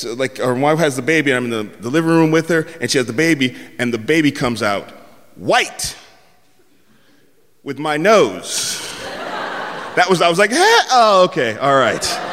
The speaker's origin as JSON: {"language": "English", "town": "San Francisco", "region": "California", "country": "United States", "said": "And I'm from San Francisco. I've never, ever heard that before and never thought that I would hear that. I live in San Francisco."}